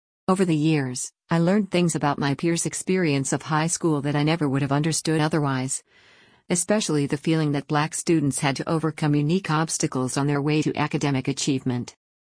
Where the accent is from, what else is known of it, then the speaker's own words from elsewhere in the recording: Chicago, Illinois, United States; also born or lived in South Africa; I was born in South Africa, though I grew up in Chicago.